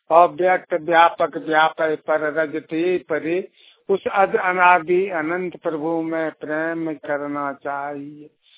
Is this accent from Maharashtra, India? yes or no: no; Jharkhand, India; ग्राम चतरी, थाना ठाकुरगंज के, जिला गुड्डा, झारखंड का रहने वाला हूँ।